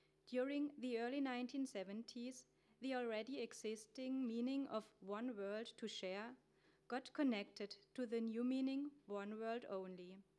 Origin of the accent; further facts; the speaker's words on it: Darmstadt, Hesse, Germany; In Darmstadt, my hometown, you can find a tourist office called Tom's Flugreisen.